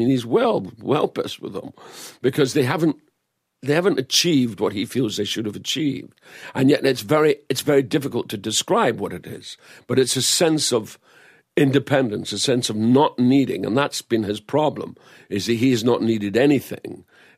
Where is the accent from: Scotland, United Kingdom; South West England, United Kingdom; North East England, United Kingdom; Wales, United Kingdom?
Scotland, United Kingdom; Dundee; Yes, Dundee, Scotland. And I said, but that's where I'm born. You know, that's my hometown.